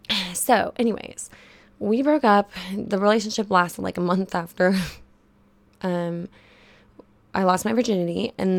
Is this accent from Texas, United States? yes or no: yes; Texas, United States; I went to Whataburger, because I'm from Texas